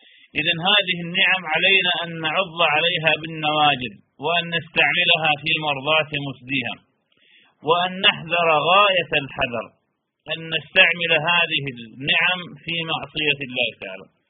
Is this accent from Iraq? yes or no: yes; Iraq; أنا حينما كنت في بلدي العراق